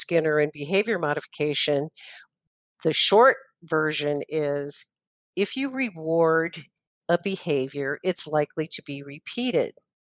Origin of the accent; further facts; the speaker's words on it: New York, United States; I don't think I ever remember it being that hot at this time of year when I grew up in Western New York